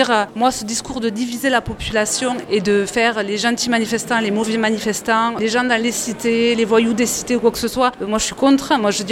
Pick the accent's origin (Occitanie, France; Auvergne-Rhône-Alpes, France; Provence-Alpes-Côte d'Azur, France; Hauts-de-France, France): Occitanie, France; Moi je viens d'Ariège et par exemple sur l'Ariège on crée énormément de choses